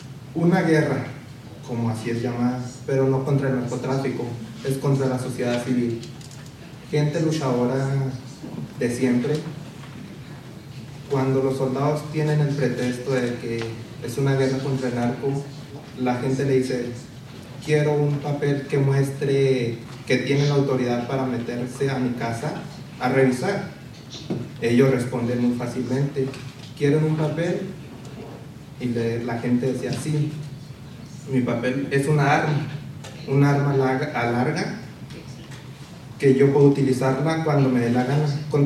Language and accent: Spanish; Chihuahua, Mexico; Provengo de un pueblo en el Valle de Juárez. En mi pueblo sucedió que llegaron los soldados en el 2008.